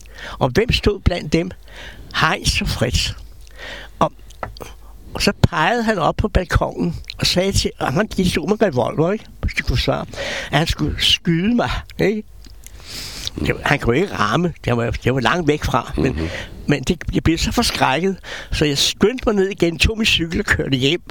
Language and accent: Danish; Amager, Capital Region of Denmark, Denmark; Men det var min barndom der i Dalføret, ja, på Amager.